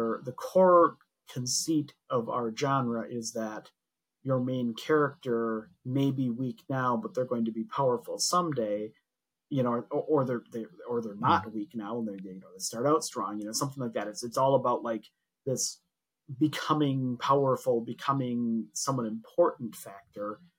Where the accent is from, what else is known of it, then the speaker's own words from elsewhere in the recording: Midwest, United States; Like I'm from the Midwest, man.